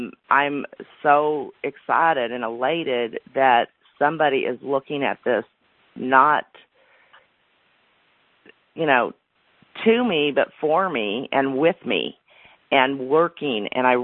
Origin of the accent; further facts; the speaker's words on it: California, United States; I mean, I was born and raised in California. I can't imagine being bit by a tick in California.